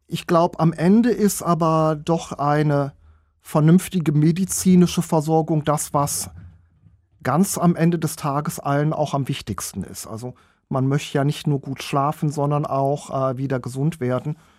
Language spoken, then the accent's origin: German; Solingen, North Rhine-Westphalia, Germany; born there; also born or lived in Düsseldorf; now in Krefeld, Germany; bin gebürtiger Solinger, habe dann in Düsseldorf studiert und jetzt hat es mich nach Krefeld verschlagen.